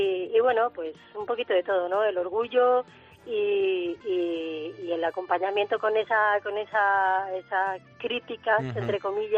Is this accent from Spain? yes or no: yes; Balearic Islands, Spain; de Mallorca.